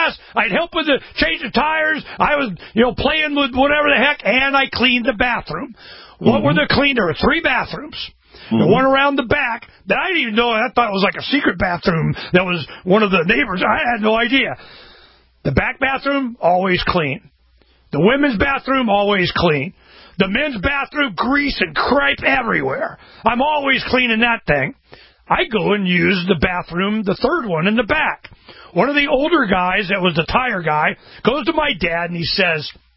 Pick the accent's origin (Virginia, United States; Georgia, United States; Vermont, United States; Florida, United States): Florida, United States; I grew up in Florida in the 60s. I was born in 61.